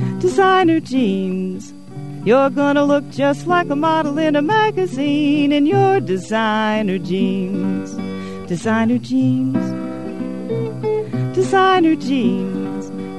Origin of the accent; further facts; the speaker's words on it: Michigan, United States; now in Camden, United States; Well, I'm originally from Michigan.